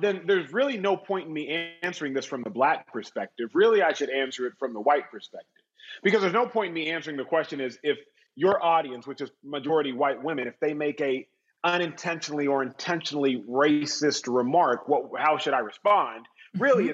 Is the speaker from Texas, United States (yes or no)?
yes; Austin, Texas, United States; I grew up in Austin, Texas, and Austin, Texas has Lake Austin.